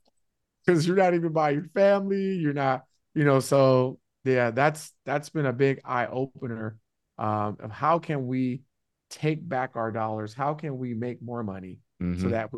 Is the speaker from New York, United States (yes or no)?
no; San Francisco, California, United States; we grew up in San Francisco where we were just all thinking about how much fun could we have.